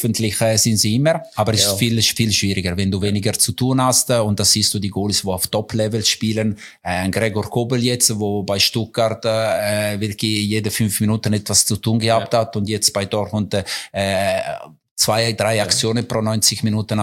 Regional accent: Coldrerio, Ticino, Switzerland; als Junge in Coldrero, wo ich angefangen habe

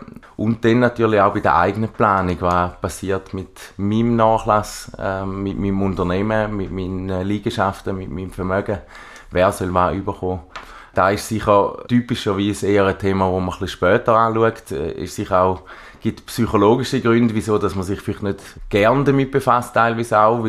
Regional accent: St. Gallen, Switzerland; Ich komme eben aus dem Raum St. Gallen, bin dort auch bei der OBT beschäftigt, am Hauptsitz.

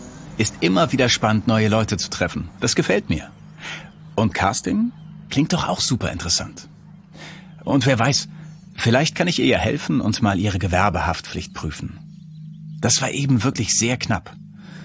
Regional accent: Hamburg, Germany; zu meiner Großmutter in meine alte Heimat in den Norden Hamburgs

